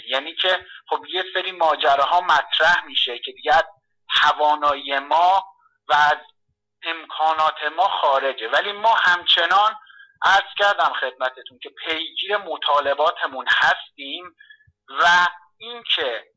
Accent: Iran

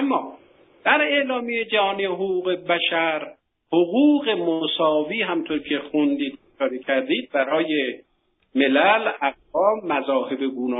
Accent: Iran; من به عنوان یک ایرانی که دو برادرم در جنگ بین ایران و عرب ها کشته شدن،

